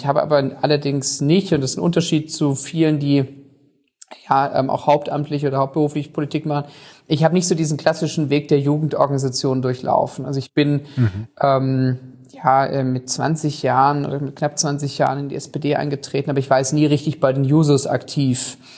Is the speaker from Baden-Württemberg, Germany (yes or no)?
yes; Stuttgart, Baden-Württemberg, Germany; Also ich bin in Stuttgart geboren und aufgewachsen. Ich habe die ersten 19 Lebensjahre hier verbracht.